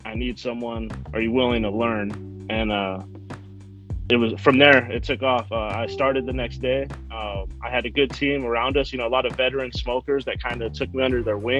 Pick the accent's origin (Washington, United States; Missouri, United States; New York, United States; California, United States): California, United States; now in Las Vegas, United States; I grew up in California. It was like in your backyard.